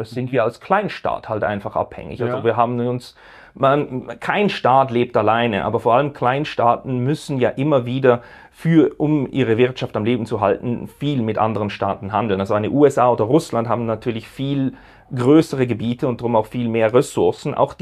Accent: Switzerland; ich bin dafür, dass wir als Schweizer versuchen, weiterhin unsere Sicherheit darüber zu sichern, dass wir nicht bedrohlich sind

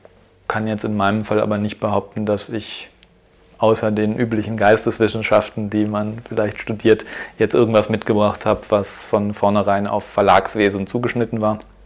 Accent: Berlin, Germany; moved away as an adult; now in Vienna, Austria; Ich bin ursprünglich aus Berlin und als ich nach Wien gezogen bin

